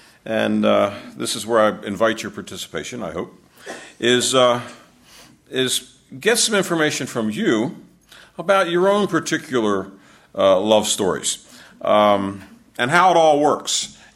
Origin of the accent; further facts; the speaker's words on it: Maryland, United States; You know, we're both from Maryland, so we're up in Pennsylvania